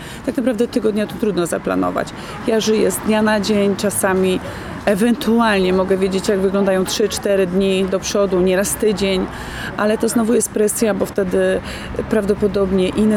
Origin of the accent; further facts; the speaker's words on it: Sandomierz, Świętokrzyskie Voivodeship, Poland; pochodzę z Sandomierza, gdzie mam dom, mam mieszkanie w Warszawie, a najczęściej, jak zawsze powiadam, mieszkam w samochodach.